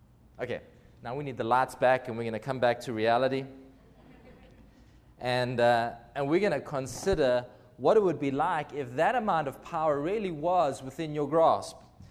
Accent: South Africa; now in Jackson, United States; I live in Jackson, Tennessee, and have done for 11 years, but my accent tells you I'm from somewhere else. I'm a South African.

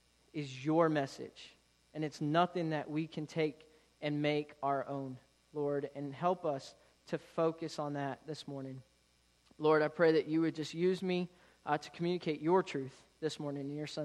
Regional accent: Florida, United States; Now, if you know my story, you know I'm from Florida. It's flat in Florida.

